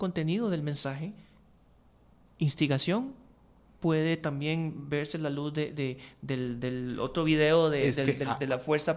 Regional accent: Curridabat, San José, Costa Rica; Yo soy de Curridabat. Los curridabatenses, cada 1 de agosto, la entrada a Curridabat se pone complicada

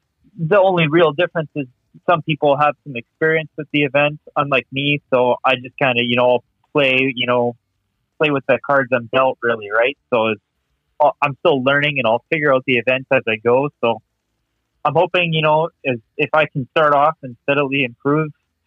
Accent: Thunder Bay, Ontario, Canada; I'm 24 years old. I'm from Thunder Bay, Ontario, Canada.

